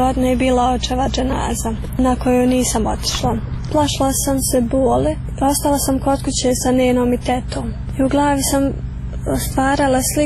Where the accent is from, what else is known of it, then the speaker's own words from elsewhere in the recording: Glogova, Republika Srpska, Bosnia & Herzegovina; now in Lukavac, Bosnia and Herzegovina; Iako živim tamo u Lukavcu, ipak Glogova je u srcu i kad me neko pita odakle sam, ja kažem ja sam iz Glogove.